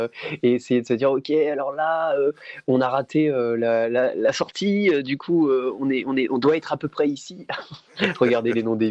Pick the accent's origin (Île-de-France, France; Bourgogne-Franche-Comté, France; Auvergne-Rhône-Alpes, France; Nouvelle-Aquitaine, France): Auvergne-Rhône-Alpes, France; Grenoble; Mais moi, je suis originaire de Grenoble.